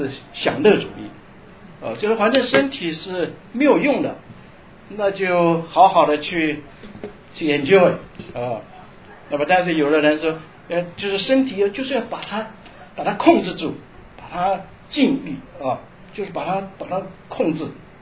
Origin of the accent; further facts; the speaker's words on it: China; 一般来讲，就是我们中国人有阴阳的这种观念啊